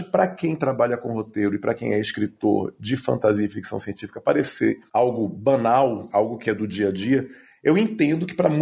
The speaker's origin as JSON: {"language": "Portuguese", "town": "Salvador", "region": "Bahia", "country": "Brazil", "tie": "born or raised there", "lives_now": "São Paulo, Brazil", "said": "Eu sou natural de Salvador, mas a minha família, ela é estrangeira. E aí eu tenho esse nome estranho, mas eu sou natural de Salvador, Bahia, sou radicado em São Paulo."}